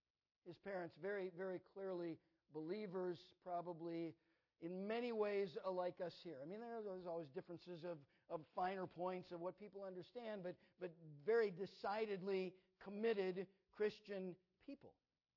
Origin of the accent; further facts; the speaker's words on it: Minnesota, United States; also born or lived in Wisconsin; But anyway, my wife and I grew up in Minnesota, and our family has lived in various places.